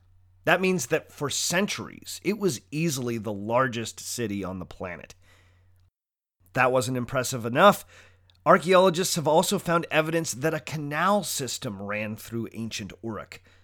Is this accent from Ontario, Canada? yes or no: yes; Toronto, Ontario, Canada; Even my hometown of Toronto can inspire a little awe if you're coming at it from the right direction.